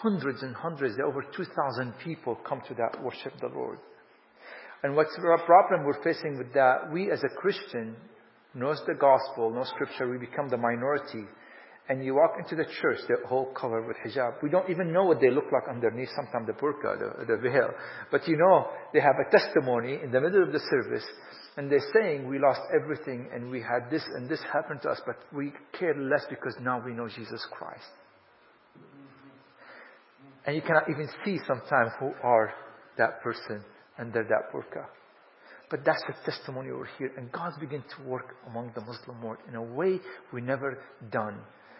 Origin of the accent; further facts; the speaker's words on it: Damascus, Damascus Governorate, Syria; the church where I grew up in Damascus